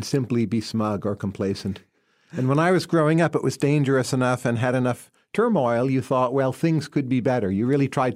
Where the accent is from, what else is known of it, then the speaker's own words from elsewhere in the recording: New Jersey, United States; Northern New Jersey, correct.